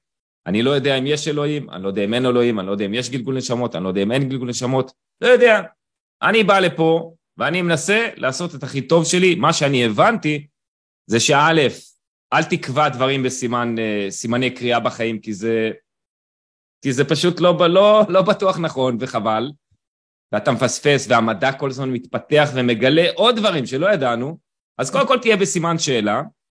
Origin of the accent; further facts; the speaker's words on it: Eilot, Southern District, Israel; אני גדלתי בבית, קיבוצניקי, אפרופו, אני גדלתי באילות, ליד אילת.